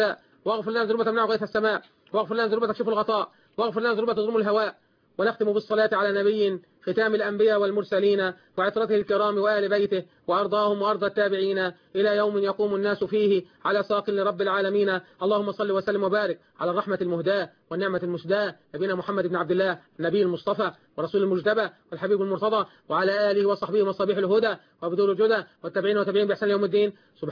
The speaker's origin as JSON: {"language": "Arabic", "country": "Egypt"}